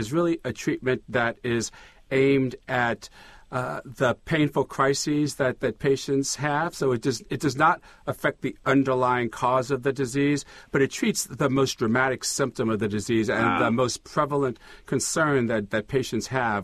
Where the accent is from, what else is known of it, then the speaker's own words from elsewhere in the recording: Louisiana, United States; Well, I grew up in Louisiana, so it would have been in Baton Rouge.